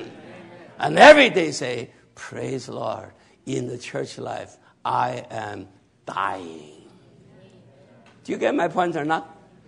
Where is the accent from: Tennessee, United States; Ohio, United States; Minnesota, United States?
Ohio, United States; Cleveland; I like Cleveland, right? I'm from Cleveland.